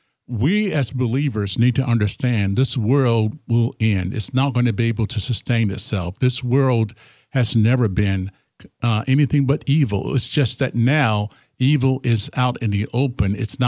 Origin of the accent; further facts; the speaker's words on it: United States; I just know that as a Christian, not just as an American